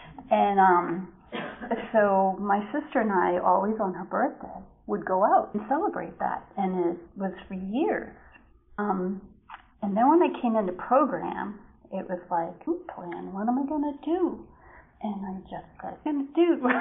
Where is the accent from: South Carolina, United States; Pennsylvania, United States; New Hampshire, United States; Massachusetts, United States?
New Hampshire, United States; from New Hampshire.